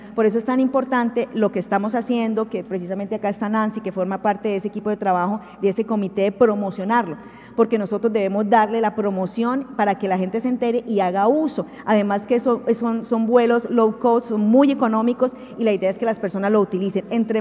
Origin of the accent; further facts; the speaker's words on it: Bucaramanga, Santander, Colombia; accent: bumangués; en nuestra región y es el acento del bumangués, o sea, frente a Barranquilla, frente a Bogotá, frente a Medellín, por estándar internacional nuestro acento es mejor.